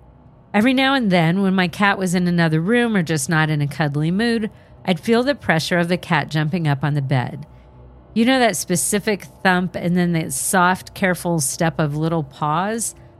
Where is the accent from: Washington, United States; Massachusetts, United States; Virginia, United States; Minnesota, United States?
Massachusetts, United States; now in Florida, United States; So I live in Florida now, but I grew up in Massachusetts, and the house I grew up in was haunted.